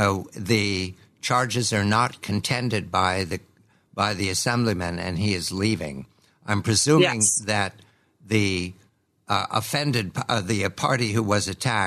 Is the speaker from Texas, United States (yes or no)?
no; Pennsylvania, United States; he's from the same place I'm from Montgomery County.